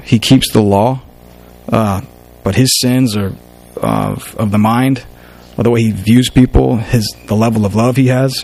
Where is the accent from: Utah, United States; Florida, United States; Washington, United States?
Florida, United States; Tallahassee; born there; I was born in Tallahassee, Florida, and he was already a member there.